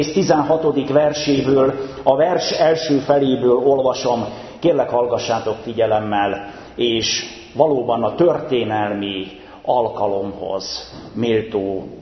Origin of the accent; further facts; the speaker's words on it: Hungary; a világnak azon a részén, ahol mi éltünk, élhettünk magyarként és reformátusként, itt a Kárpát-medencében